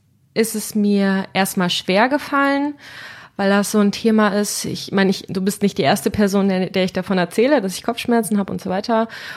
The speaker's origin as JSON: {"language": "German", "town": "Düsseldorf", "region": "North Rhine-Westphalia", "country": "Germany", "lives_now": "Cologne, Germany", "said": "ich komme aus Düsseldorf, so wie du, wohne aber jetzt im Moment in Köln und studiere da auch."}